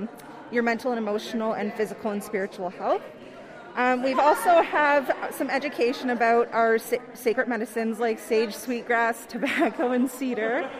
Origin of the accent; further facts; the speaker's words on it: New Brunswick, Canada; I'm from St. Mary's First Nations.